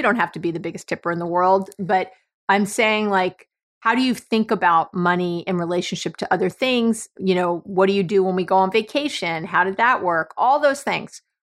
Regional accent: New York, United States; I'm a New Yorker. I don't care about cars at all.

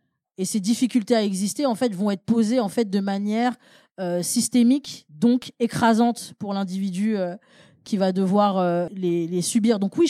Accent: Paris, Île-de-France, France; born there; je suis née à Paris 20e, en fait.

